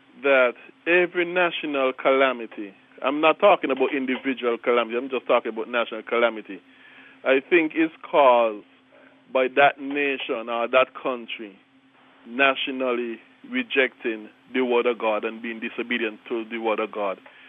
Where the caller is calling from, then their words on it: Saint Kitts, St. Kitts & Nevis; Yes, I'm calling from St. Kitts in the West Indies. Yes, I'm listening to you on the internet.